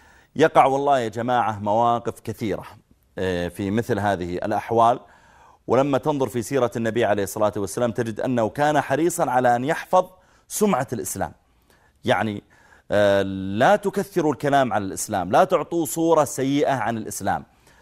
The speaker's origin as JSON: {"language": "Arabic", "country": "Saudi Arabia", "said": "قلت والله أنا I'm from Saudi Arabia."}